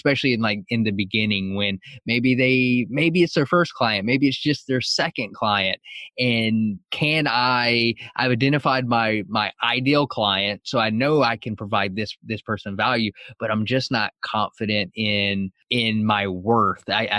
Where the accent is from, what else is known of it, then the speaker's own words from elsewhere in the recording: Atlanta, Georgia, United States; the Ryan that we're chatting with here, we're both from Atlanta